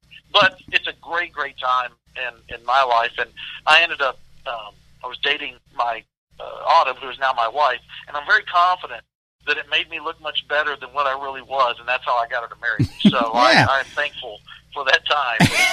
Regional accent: Lampasas, Texas, United States; I grew up in Lampasas, and I played, and we were not a good team when I played, but that place was packed.

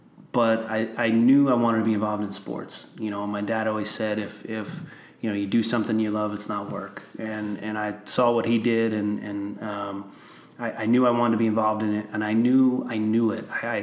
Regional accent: New York, United States; growing up in New York, you had a lot of Knicks fans around, but you just, you had to love Mike.

